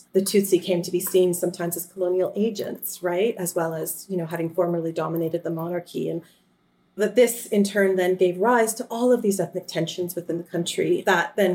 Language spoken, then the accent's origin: English; Canada; I come from Canada.